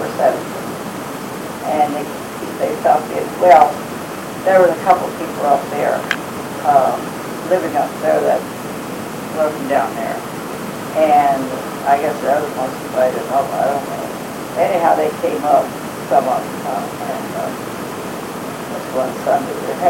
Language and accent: English; Greenwood, Delaware, United States; born there; I was born in Greenwood, Delaware.